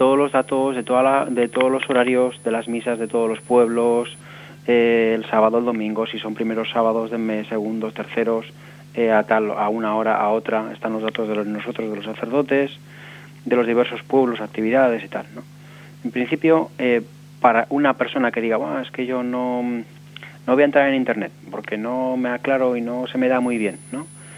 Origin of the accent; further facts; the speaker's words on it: Santander, Cantabria, Spain; no puedo decir nada a la gente de Cantabria, que yo soy de Santander